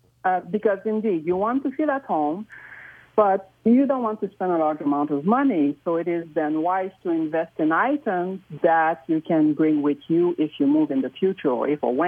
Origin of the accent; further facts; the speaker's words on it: Canada; now in Victoria, Canada; I grew up in Canada. But, you know, I cannot do the minus 40 of the East Coast anymore.